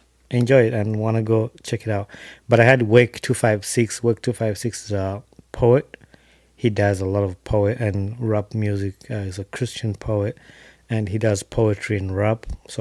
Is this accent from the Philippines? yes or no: no; Uganda; we grew up in Uganda thinking like only men are supposed to be engineers